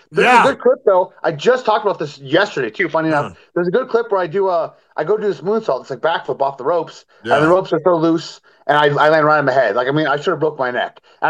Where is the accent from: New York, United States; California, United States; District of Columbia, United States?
California, United States; Yuba City; Yuba City.